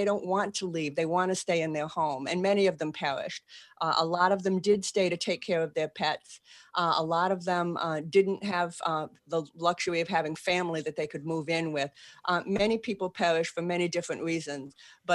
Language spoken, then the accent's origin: English; Boston, Massachusetts, United States; I am. That's where I can park the car in the ya